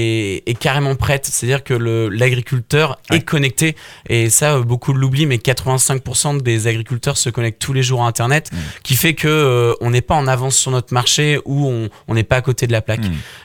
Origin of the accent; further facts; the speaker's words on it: Centre-Val de Loire, France; Nous, on vient de la Beauce, donc là, on va être un petit peu chez nous.